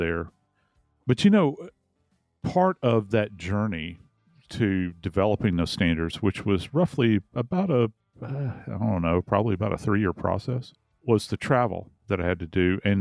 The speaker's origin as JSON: {"language": "English", "region": "the South", "country": "United States", "tie": "born or raised there", "said": "And growing up in the South, I was never really exposed to their food that much."}